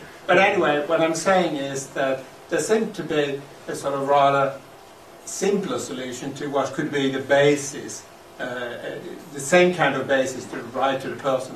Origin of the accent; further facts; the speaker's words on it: Sweden; English is a second language; Since I come from Sweden